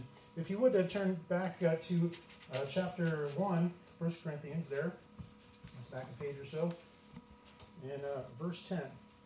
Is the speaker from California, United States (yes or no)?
no; New Jersey, United States; now in South Dakota, United States; When we first moved to South Dakota, I'm from New Jersey. That's where we grew up, but the Lord moved us out to South Dakota there